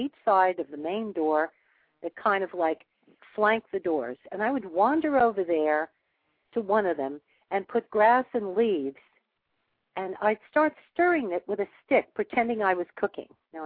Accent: Brooklyn, New York, United States; born there; When I was 3 years old, I was born in Brooklyn, New York.

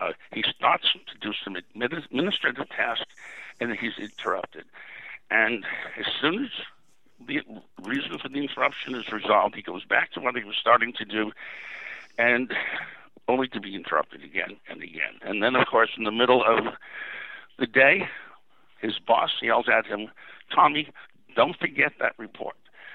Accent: New York, United States; I think those of us who were born and raised in New York have that in our DNA.

